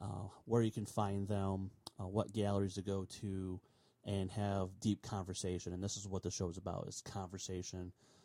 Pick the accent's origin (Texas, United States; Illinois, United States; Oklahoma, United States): Illinois, United States; a tornado actually hit through a town near my home, kind of near my hometown, about maybe an hour and a half north of where the tornado hit. A town called Washington, Illinois.